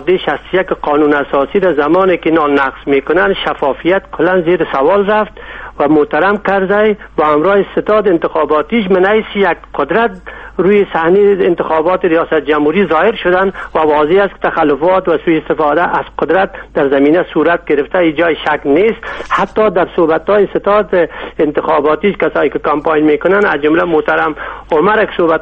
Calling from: Germany; از آلمان هستم

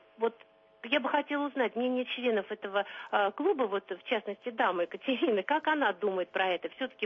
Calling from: Moscow, Russia; я звоню из Москвы.

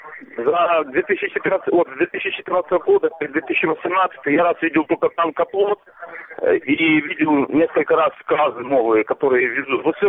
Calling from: Donetsk Oblast, Ukraine; Я из Донецкой области, нахожусь недалеко от линии разграничения.

